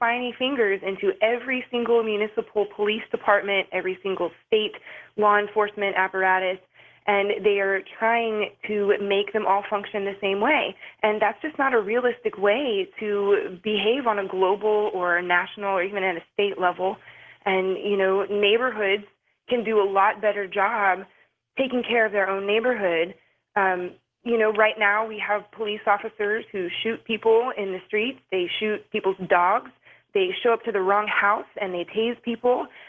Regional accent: Missouri, United States; moved away as an adult; I came from Missouri. I was an activist. I met John while traveling on the road. And I came to Austin, and I just kept coming back.

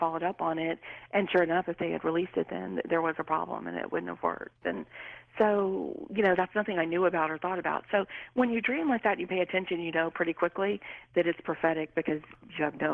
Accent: Louisiana, United States; And I'm from Louisiana, so that dream was very potent and powerful for me because my roots are there. That's where I grew up.

